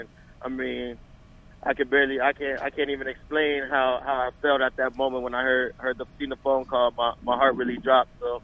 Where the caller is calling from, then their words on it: California, United States; Southern California.